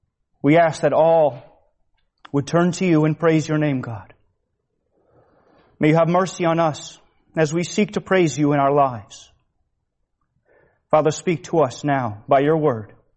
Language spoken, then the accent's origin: English; Connecticut, United States; Brothers and sisters, I grew up in the woods. I say I grew up in Connecticut, and some people assume I grew up in New York City.